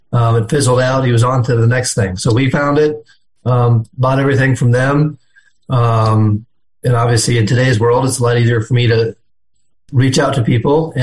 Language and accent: English; Iowa, United States; We're from Iowa, right?